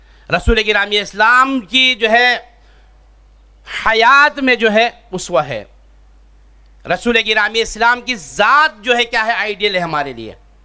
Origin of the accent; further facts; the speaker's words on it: Skardu, Gilgit-Baltistan, Pakistan; اسکردو سے تعلق ہے میرا،